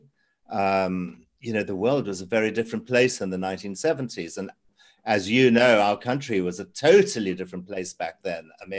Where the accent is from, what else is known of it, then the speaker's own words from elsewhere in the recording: Zimbabwe; a memoir about my life growing up in Zimbabwe.